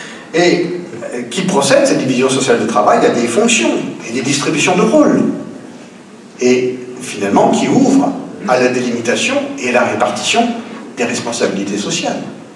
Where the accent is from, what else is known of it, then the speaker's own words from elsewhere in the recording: Rennes, Brittany, France; moi je suis de Rennes, à Rennes, il y a des quartiers, évidemment, comme tout le monde.